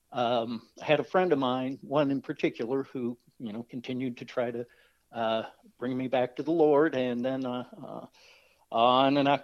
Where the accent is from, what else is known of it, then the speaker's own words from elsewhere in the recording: Indiana, United States; accent: Midwestern; moved away; Folks can certainly tell from my accent. I'm a Midwesterner. I'm from Northern Indiana, unlike you being from Southern Indiana.